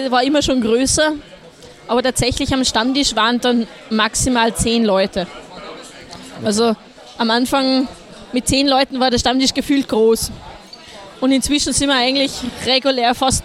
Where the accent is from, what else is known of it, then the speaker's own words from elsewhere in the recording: Salzburg, Austria; now in Tyrol, Austria; Also ich bin aus dem Pinzgau, also ganz hinten irgendwo hinterletztes Eck halt zwischen den Bergen. Und über den Pass rüber ist es für mich näher nach Tirol, als wenn ich in die Hauptstadt rausfahre. Sprachlich auch eher tirolerisch angesiedelt.